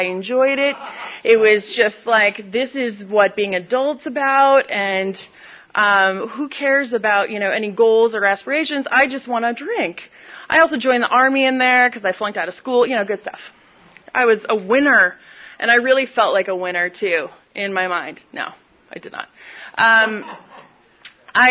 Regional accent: New York, United States; I'm from New York. I'm from where there's cows, upstate New York, and it's really beautiful, really close to Vermont.

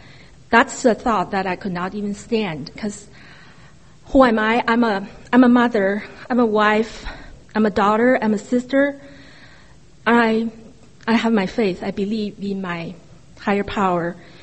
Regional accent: China; I was born and raised in China, communist China. I'm from a very good family, honest to God.

